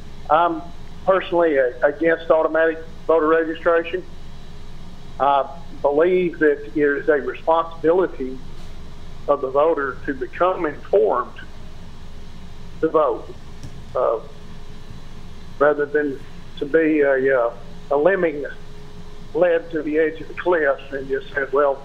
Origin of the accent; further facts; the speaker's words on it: North Little Rock, Arkansas, United States; I'm a conservative from North Little Rock.